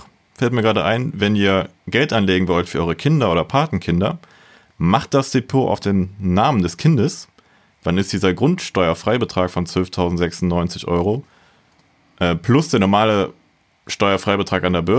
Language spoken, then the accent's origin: German; Rhineland, Germany; Aber ich bin halt Rheinländer.